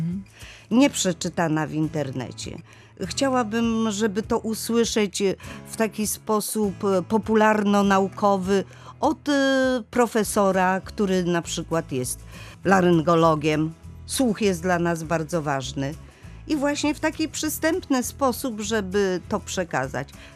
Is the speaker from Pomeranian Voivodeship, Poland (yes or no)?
yes; Pomeranian Voivodeship, Poland; born there; drugie moje miejsce to chyba serce Kaszub, gdzie się w ogóle urodziłam, bo urodziłam się na Kaszubach, wręcz na wsi.